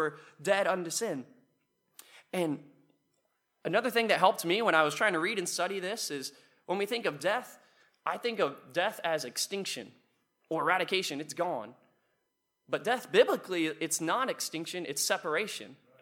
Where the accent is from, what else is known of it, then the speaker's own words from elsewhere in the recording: Maryland, United States; No, I'm from the eastern shore of Maryland. We're rural. We're redneck. We would be hillbillies, except we don't have any hills. It's flat. So we call ourselves shorebillies.